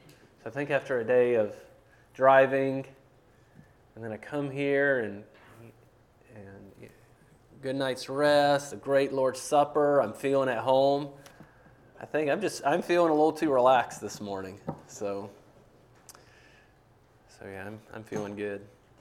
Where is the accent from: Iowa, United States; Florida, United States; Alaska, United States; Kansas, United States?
Iowa, United States; Waterloo; and we're from Iowa. So we're from Waterloo, Iowa, is where we reside.